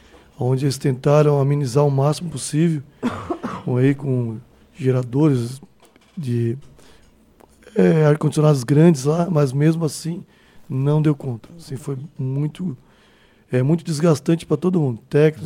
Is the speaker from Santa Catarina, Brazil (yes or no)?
yes; Urussanga, Santa Catarina, Brazil; sou natural de Uruçanga, né?